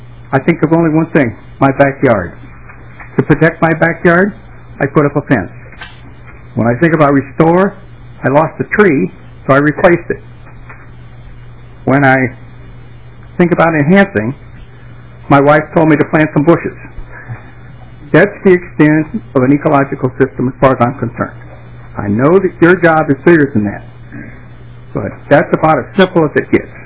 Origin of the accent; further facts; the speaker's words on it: Robbinsdale, Minnesota, United States; I'm from Robbinsdale, Minnesota.